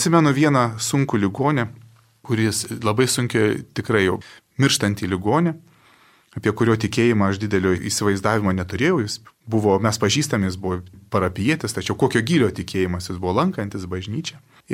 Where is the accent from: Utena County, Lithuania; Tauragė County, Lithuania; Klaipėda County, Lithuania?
Tauragė County, Lithuania; Tauragė; aš su ja užaugau savo gimtoje Tauragės parapijoje